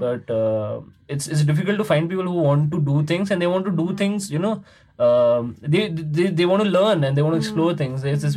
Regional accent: Rajasthan, India; And I'm originally from Rajasthan. So when I get back to the soil, I'll be like, okay, this is, you know, home.

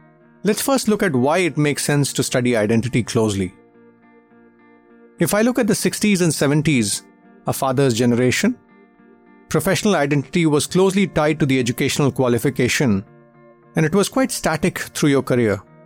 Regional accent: Tamil Nadu, India; If I take my instance, I see myself as an Indian, Tamilian, husband, son, father, friend, executive coach, sounding board, podcaster, a male, and so on.

